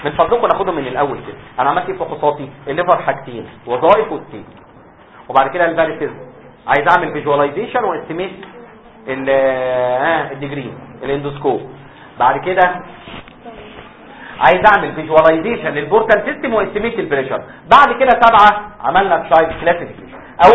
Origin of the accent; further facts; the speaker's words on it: Egypt; ما احنا عندنا في مصر بيسموا بطه ووزه